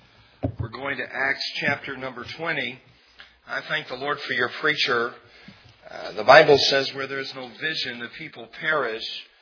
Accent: United States; moved away; I'm an American. But for 29 years, I've lived outside of America, all right? And I love America.

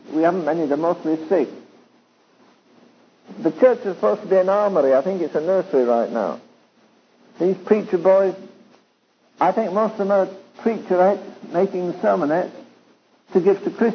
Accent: England, United Kingdom; I'm English

